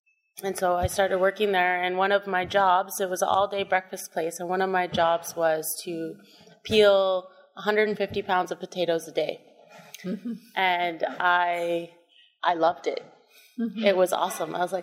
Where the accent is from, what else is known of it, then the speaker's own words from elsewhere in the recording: Canada; We're very Canadian, I think 3 generations anyway.